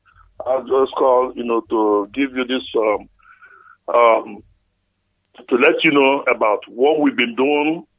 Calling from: Belgium; I am calling from Belgium.

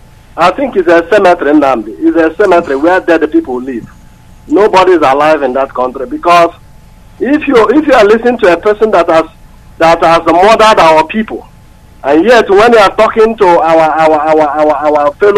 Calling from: Sint Maarten; I'm calling from St. Martin.

